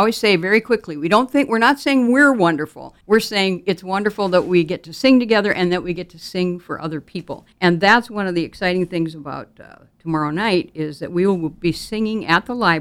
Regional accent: Mobridge, South Dakota, United States; I had already been working at the radio station in my hometown of Mobridge, South Dakota.

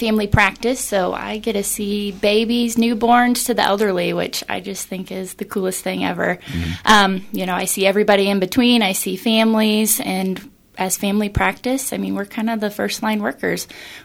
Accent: Andover, Kansas, United States; originally from Andover, Kansas, so just east of Wichita.

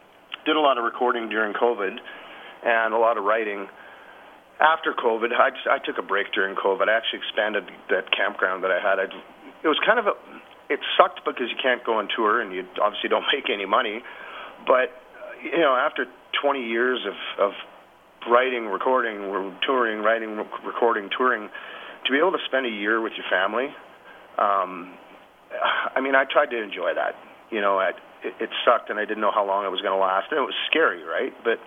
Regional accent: Canada; We're from Canada. We're proud to be Canadian artists, and we kind of stuck to our roots.

